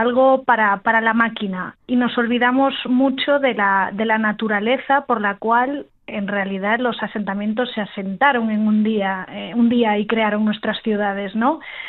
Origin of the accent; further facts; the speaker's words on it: Galicia, Spain; Yo soy de Galicia y todavía no se nota mucho, ¿no?